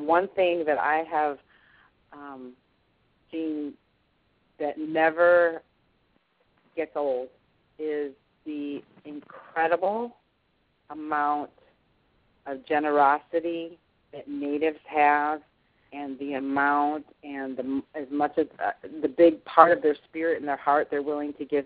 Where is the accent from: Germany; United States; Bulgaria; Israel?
United States; Cleveland, Ohio; I grew up in Cleveland, and they had rock and roll shows coming in there, you know, and I was very blessed.